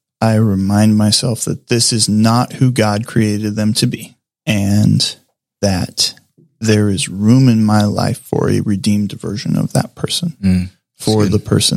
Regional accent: Eugene, Oregon, United States; I grew up outside Eugene.

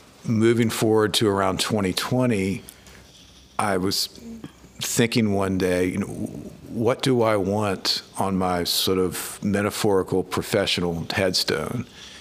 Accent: North Carolina, United States; So I grew up in Wake County between Raleigh and Wake Forest.

